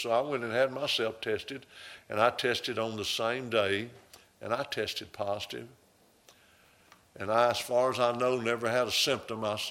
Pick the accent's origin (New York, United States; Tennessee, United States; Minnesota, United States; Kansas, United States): Tennessee, United States; I'm a hillbilly from Middle Tennessee. I live in the hills of Tennessee.